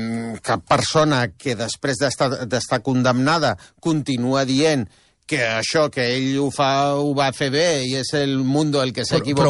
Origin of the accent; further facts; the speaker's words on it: Barcelona, Catalonia, Spain; jo sóc català d'aquí de Barcelona